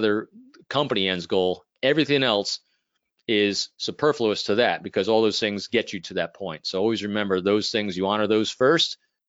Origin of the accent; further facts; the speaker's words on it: New York, United States; I am originally from the Northeast. I grew up in New York, you know, north of the city.